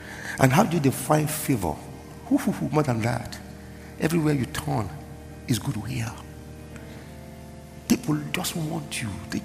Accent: Nigeria; Nigeria is blessed that I'm a Nigerian.

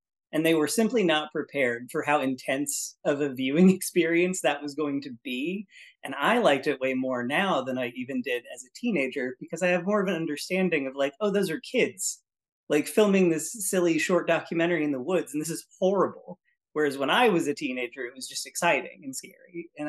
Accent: Appalachia, United States; the things that were normal as a child growing up in Appalachia the South

